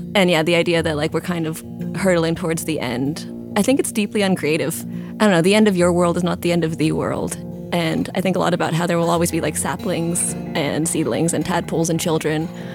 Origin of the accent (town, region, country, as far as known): Mountain West, United States; born or raised there